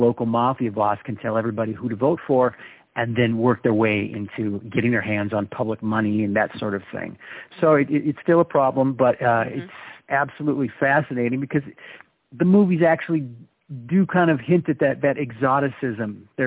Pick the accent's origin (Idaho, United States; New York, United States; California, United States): California, United States; Sonoma; Well, as you said, I am a Bay Area native. I was born in Oakland and raised up in the wine country of Sonoma. A lot of Italians up there.